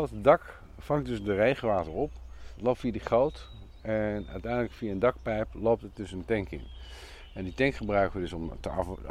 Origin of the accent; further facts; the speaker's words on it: North Holland, Netherlands; Ik kom uit een heel goed gezin. Met een achtergrond. Opgegroeid in het Gooi. Een rijke luiskindje.